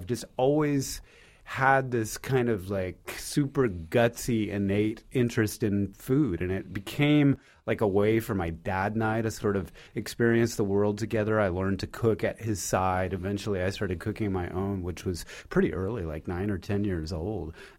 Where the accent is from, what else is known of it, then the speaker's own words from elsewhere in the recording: California, United States; I'm mostly from California, and I went to college in California, film school.